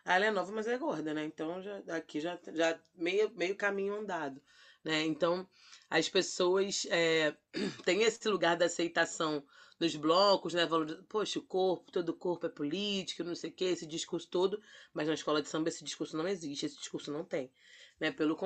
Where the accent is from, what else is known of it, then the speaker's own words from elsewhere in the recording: Bahia, Brazil; porque eu sou baiana, então tá aceito eu ser gorda, porque eu sou baiana, né?